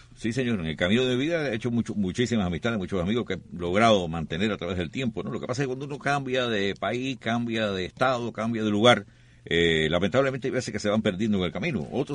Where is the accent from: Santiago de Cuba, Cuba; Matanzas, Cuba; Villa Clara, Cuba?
Villa Clara, Cuba; Remedios; Tenemos allá en Villa Clara a …, allá desde Tahuayabón, bien cerquita de mi pueblo de Remedio.